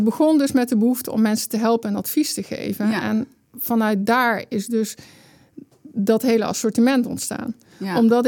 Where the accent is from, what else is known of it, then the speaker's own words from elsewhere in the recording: Maastricht, Limburg, Netherlands; now in Nijkerk, Netherlands; Geboren en getogen in Maastricht, maar ik woon al heel lang in het midden van het land. Tegenwoordig in Nijkerk.